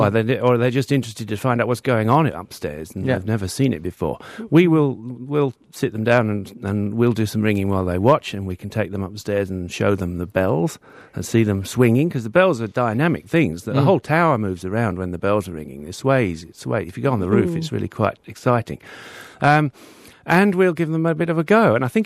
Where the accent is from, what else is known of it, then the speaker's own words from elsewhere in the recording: England, United Kingdom; Well, I'm English. I don't know about posh.